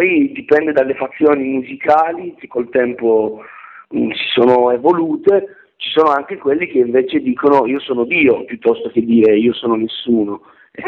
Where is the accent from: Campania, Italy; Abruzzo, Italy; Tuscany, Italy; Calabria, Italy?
Calabria, Italy; in quanto calabresi, ma non solo, siamo fondamentalmente migranti tutti per studiare, successivamente per lavoro